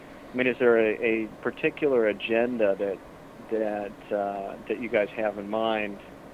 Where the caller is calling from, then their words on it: Simi Valley, California, United States; I'm calling from Simi Valley, California.